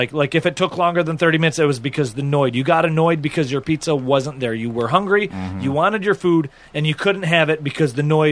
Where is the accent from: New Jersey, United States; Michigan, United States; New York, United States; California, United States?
Michigan, United States; Bay City; Well, kind of like my hometown is Bay City, Saginaw, Midland, Flint.